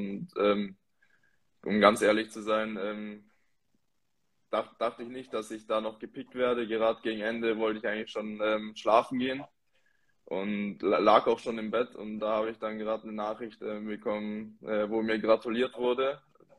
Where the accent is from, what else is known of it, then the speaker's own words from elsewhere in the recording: Ravensburg, Baden-Württemberg, Germany; damals in meinem Heimatort Ravensburg hat mein Vater eben noch dort gespielt